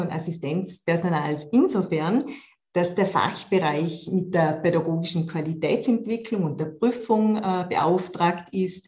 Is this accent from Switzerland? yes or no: no; Vorarlberg, Austria; ich komme aus Vorarlberg.